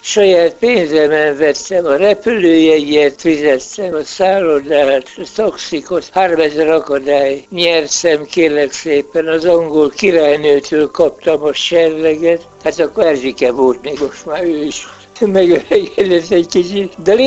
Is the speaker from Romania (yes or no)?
no; Újpest, Budapest, Hungary; born there; 1917. július 5-én Újpesten születtem.